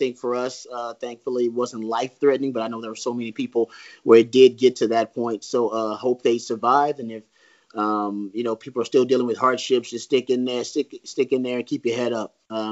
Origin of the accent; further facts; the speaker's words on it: Texas, United States; I'm a Texan and I chose Austin as a home for a reason